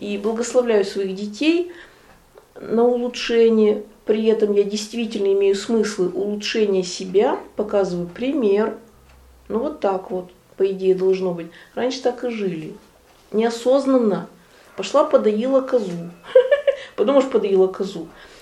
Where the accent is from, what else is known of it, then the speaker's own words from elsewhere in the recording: Yagry, Arkhangelsk Oblast, Russia; мое детство на Яграх гуляли козы. И молодость.